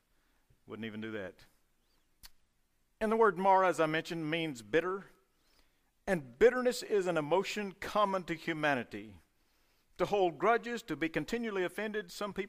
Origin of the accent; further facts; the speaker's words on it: De Leon, Texas, United States; my hometown of De Leon, great place, had 2,000 when I left, still has 2,000, so it hadn't grown much.